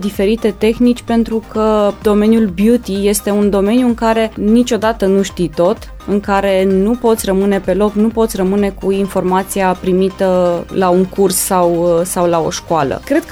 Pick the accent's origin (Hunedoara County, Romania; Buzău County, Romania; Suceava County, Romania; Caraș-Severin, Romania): Caraș-Severin, Romania; Reșița; M-am născut în Reșița, locuiesc în Reșița încă, deși în ultima perioadă călătoresc foarte mult. Urmează să împlinesc 36 de ani.